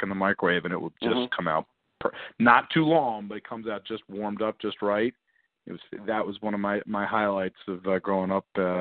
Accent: Philadelphia, Pennsylvania, United States; Me growing up in South Philadelphia, the pretzel place that we always went to as a family was Federal Pretzel on 9th and Federal Street

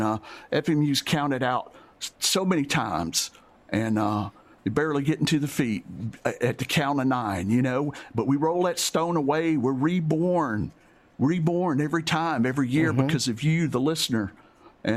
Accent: Montgomery, Alabama, United States; Let me tell you, Tyler, we were both born and raised in Montgomery

